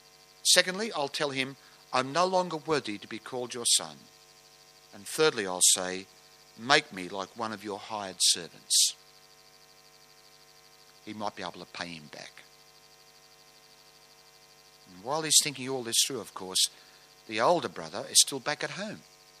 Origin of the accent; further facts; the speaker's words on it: Sydney, New South Wales, Australia; I wasn't always a Christian. I grew up in South Sydney.